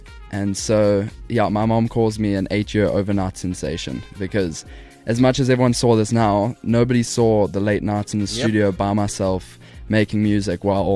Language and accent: English; South Africa; I very much look up